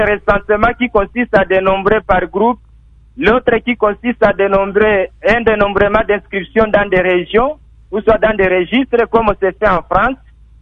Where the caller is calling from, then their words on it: DR Congo; J'aimerais qu'ils nous disent la méthode qui sera appliquée ici chez nous en RDC.